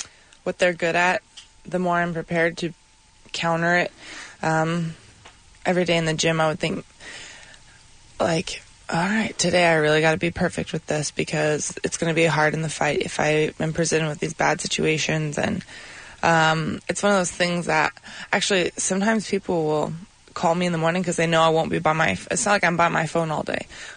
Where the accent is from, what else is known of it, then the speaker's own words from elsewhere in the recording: Albuquerque, New Mexico, United States; Albuquerque's ecstatic, and that is what I love about my hometown. You know, they're just, they're full of love there. Super supportive.